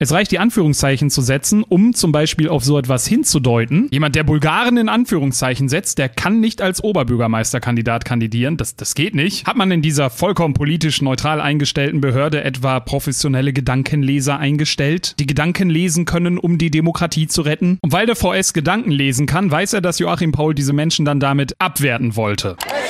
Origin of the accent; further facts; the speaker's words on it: Germany; weil ich in einem Monat im Jahr Deutschland, meine Heimat, feier, den Stolz auf mein Land.